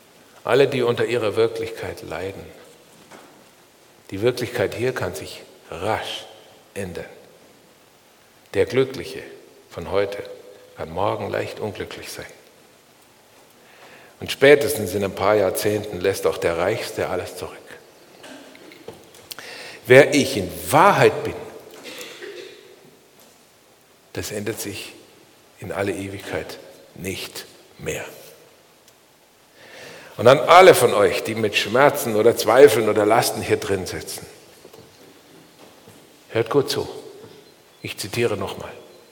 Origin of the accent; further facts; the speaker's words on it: Wangen im Allgäu, Baden-Württemberg, Germany; born there; geboren in Wangen im Allgäu am 8.12.1964